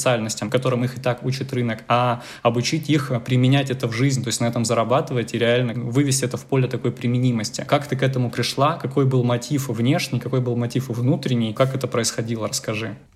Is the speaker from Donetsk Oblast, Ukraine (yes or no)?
no; Crimea, Ukraine; moved away as an adult; now in Moscow, Russia; Я, например, родился в Крыму, большую часть жизни я прожил в Крыму, и вот 8 лет я живу в Москве.